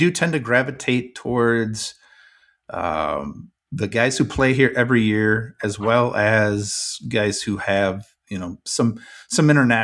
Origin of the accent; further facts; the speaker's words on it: United States; I'm American, so that's how I'm going to say